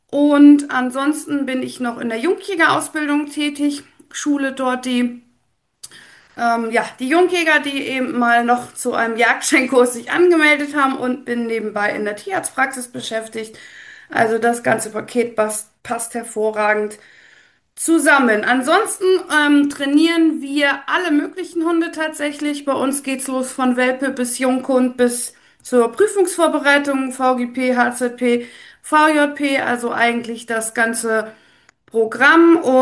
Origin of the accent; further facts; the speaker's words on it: Lüneburg, Lower Saxony, Germany; Ich komme hier aus der Lüneburger Ecke, wohne hier und lebe hier auch tatsächlich.